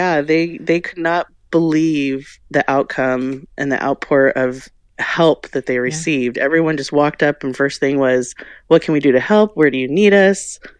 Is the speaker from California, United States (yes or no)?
yes; California, United States; now in Utah, United States; You know, I'm from California and all the hustle and bustle of California